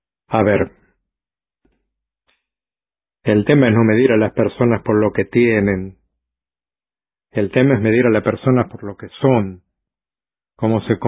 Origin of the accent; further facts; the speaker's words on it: Málaga, Andalusia, Spain; Yo prácticamente viví toda mi niñez en Caposta, la capital de Málaga. Papá era sastre, mamá costurera, tenían un pequeño negocio